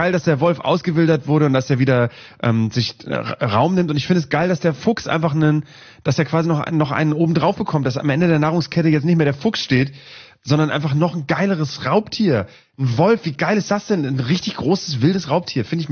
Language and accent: German; Northern Germany, Germany; Ich bin aufgewachsen in Norddeutschland